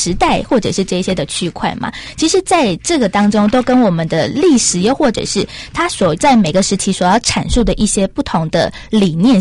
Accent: Kaohsiung, Taiwan; 因为我们老家在高雄偏台南这边

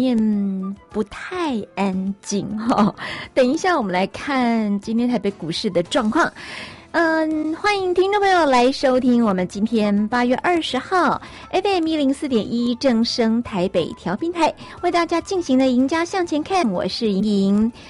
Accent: Taiwan; 我觉得我们台湾人的这个嘴巴真的是被宠坏了

